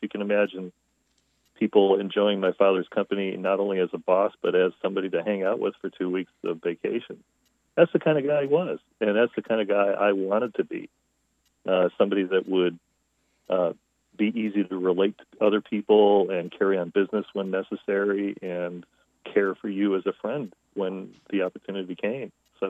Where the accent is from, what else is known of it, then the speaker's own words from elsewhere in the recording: Liverpool, New York, United States; I grew up in a small town in the part of Syracuse, New York, called Liverpool, New York.